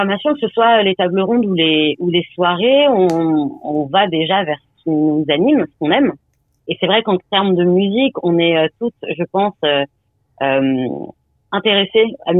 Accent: Morocco; mais en tout cas, on est marocain quoi qu'il arrive, et nos expériences aussi construisent cette culture hyper riche.

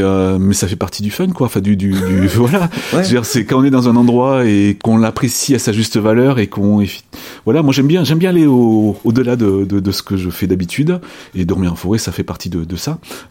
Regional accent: Nouvelle-Aquitaine, France; born there; mes origines bretonnes, même si je suis né dans les Landes, mes origines bretonnes sont fortes et sont toujours très ancrées pour moi.

